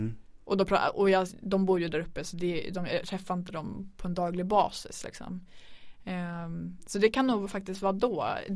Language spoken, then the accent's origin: Swedish; Örnsköldsvik, Västernorrland County, Sweden; när jag är hemma i Örnsköldsvik, där jag är uppvuxen.